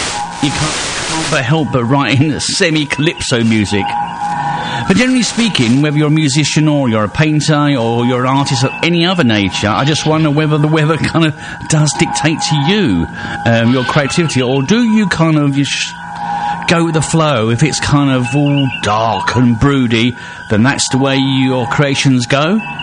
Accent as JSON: {"language": "English", "country": "United Kingdom", "said": "because I'm so British, we always talk about weather"}